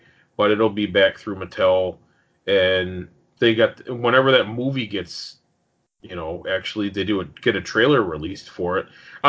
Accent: New York, United States; me and you growing up in New York together, you and I met, and, you know, we were in, like, fourth grade

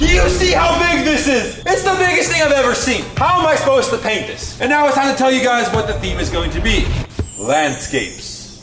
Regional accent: Hawaii, United States; Next up, I'm gonna add a palm tree right here because I'm from Hawaii and I love palm trees.

